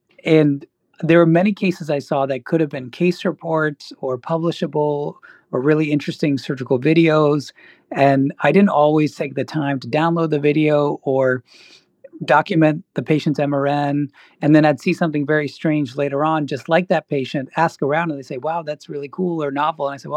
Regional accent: New Zealand; born there; I was born in New Zealand, so I still like rugby

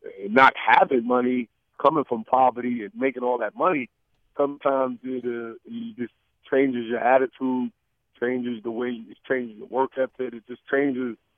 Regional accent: New York, United States; You know, I'm from New York.

